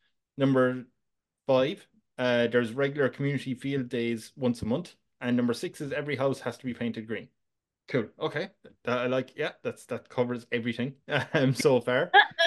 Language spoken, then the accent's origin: English; Ireland; Oh, yeah. Hey, I'm from Ireland. I know all about that.